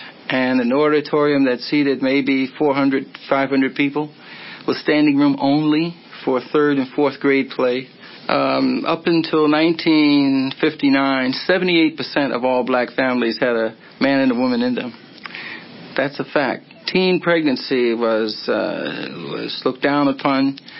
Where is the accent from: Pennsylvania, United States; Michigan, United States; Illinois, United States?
Pennsylvania, United States; Philadelphia; born or raised there